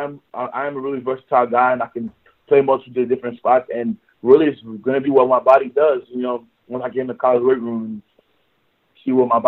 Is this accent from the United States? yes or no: no; Nigeria; we're both Nigerian. We're both on the same tribe